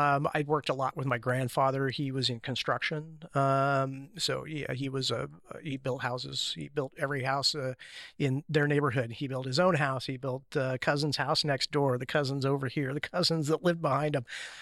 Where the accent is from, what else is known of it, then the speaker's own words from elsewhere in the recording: Salem, Oregon, United States; I grew up in Salem, Oregon. So I'm a lifelong Oregonian, grew up in the Valley.